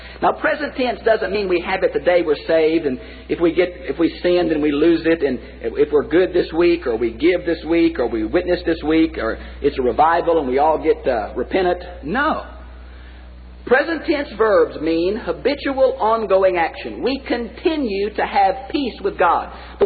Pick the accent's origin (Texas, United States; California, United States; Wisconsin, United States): Texas, United States; Houston; born or raised there